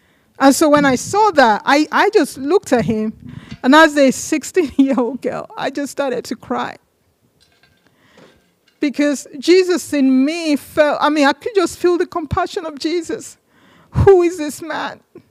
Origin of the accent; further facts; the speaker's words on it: Nigeria; also born or lived in England; I was 16 years old. I was living in Nigeria. And I was born in England. And then my parents took me back to Nigeria when I was a child.